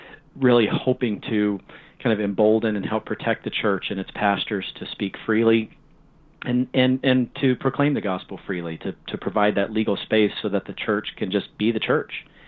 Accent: Texas, United States; when we were growing up in East Texas at the time, my parents were homeschooling my sister and I.

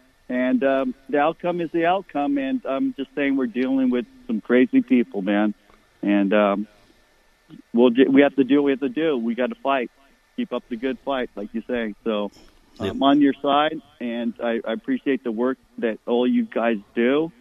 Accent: Del Mar, California, United States; Hi, hey, Gene. I'm from Del Mar.

